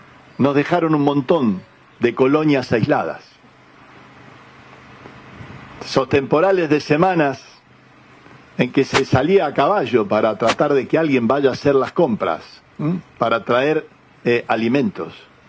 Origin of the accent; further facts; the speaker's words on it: Bella Italia, Santa Fe, Argentina; Y uno es gringo. Yo me crié en Bella Italia. Yo me crié a varios kilómetros de la ruta.